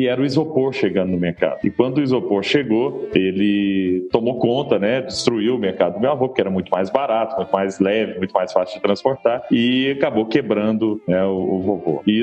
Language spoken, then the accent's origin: Portuguese; Araguari, Minas Gerais, Brazil; born there; E ele acabou indo para Araguari, que é onde eu nasci, né, no Triângulo Mineiro